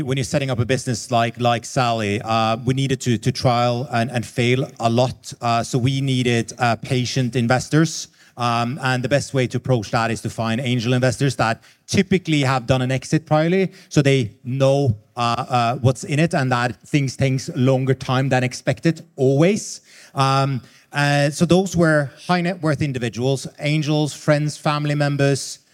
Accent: Norway; English is a second language; also born or lived in London; I moved up from London. I'm originally from Norway, but moved up to from London after spending 7 years for my sins down there.

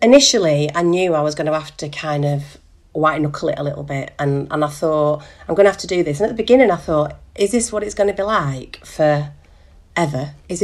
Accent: North West England, United Kingdom; I'm from Lancashire, 45.

